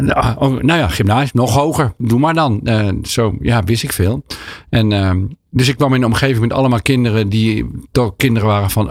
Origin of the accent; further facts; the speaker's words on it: Apeldoorn, Gelderland, Netherlands; In Apeldoorn. Waarom Apeldoorn? Lag ik nou?